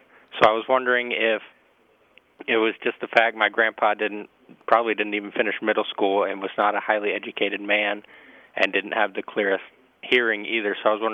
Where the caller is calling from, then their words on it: Abilene, Texas, United States; I'm calling from Abilene, Texas.